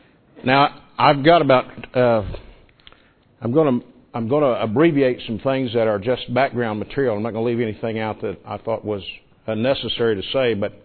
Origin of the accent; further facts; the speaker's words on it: Oklahoma, United States; also born or lived in New England, United States; now in Texas, United States; We're originally from Oklahoma.